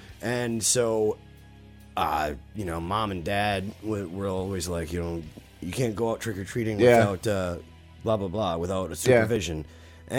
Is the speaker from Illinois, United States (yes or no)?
no; Stanley, Wisconsin, United States; I grew up in Chippewa County, Wisconsin, it's like a small town called Stanley. That's right in the middle of Wisconsin.